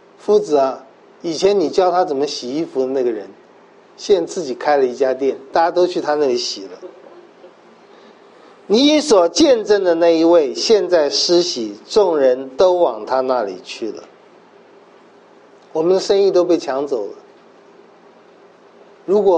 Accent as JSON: {"language": "Chinese", "country": "China", "said": "我们中国人也在想过洁净或圣洁的生活。"}